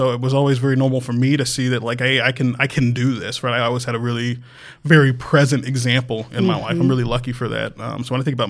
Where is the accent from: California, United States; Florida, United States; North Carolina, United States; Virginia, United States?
Florida, United States; Titusville; I'm born and raised in Titusville, Florida, which is just across the river from Cape Canaveral.